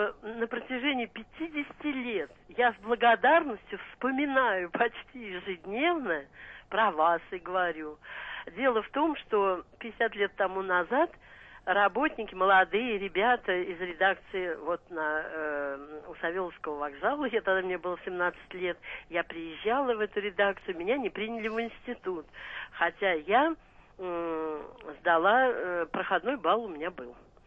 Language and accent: Russian; Moscow, Russia; я москвичка